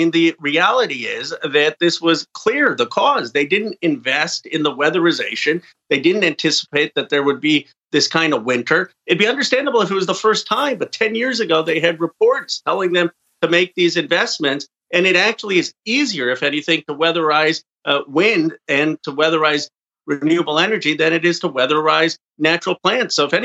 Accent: California, United States; The governor of California, my home state, Gavin Newsom, he didn't take a shot at Texas.

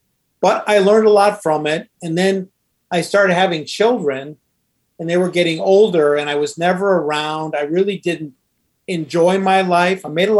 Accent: Illinois, United States; I came, as you guys know, I came from the Chicago area many years ago. My father was a postman, never went to college.

